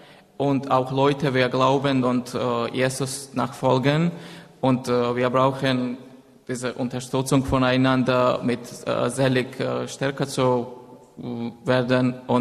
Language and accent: German; Georgia; German is a second language; now in Berlin, Germany; Ich komme aus Georgien. Seit 5 Jahren wohne ich in Berlin.